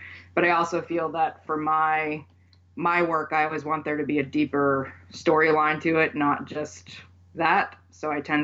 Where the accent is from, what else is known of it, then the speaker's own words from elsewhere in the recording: Maine, United States; moved away as an adult; now in Missouri, United States; I am originally from Maine. I have moved to Southwest Missouri recently, and I've been trying to get used to the change in climate down here.